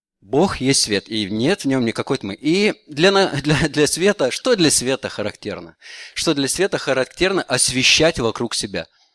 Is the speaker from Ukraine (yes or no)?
no; Lithuania; я знаю, что я литовец